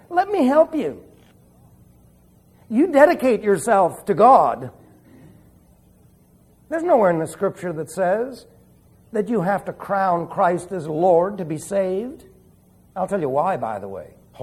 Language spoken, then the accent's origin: English; Arizona, United States; also born or lived in Long Island; I said, I'm from Arizona. Of course, they didn't know that I lived on Long Island, too, before that. But I didn't talk like one.